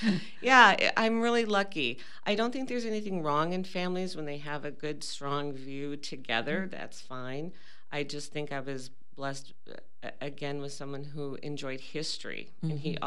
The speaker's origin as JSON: {"language": "English", "town": "Viroqua", "region": "Wisconsin", "country": "United States", "tie": "born or raised there", "said": "Oh, well, I grew up here in Viroqua during a time when summers were spent at the outdoor swimming pool and winters were spent at the Park Bowl ice skating"}